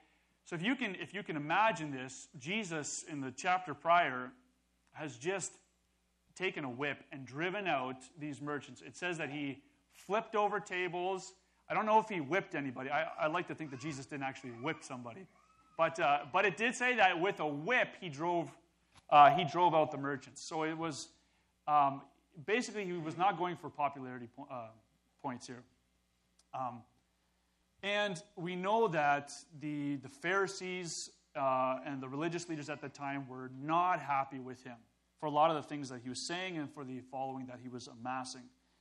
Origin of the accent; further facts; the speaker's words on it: Ontario, Canada; I grew up in a large family. I'm the oldest of 14 siblings. We come from Ontario. I grew up in a very conservative religious background.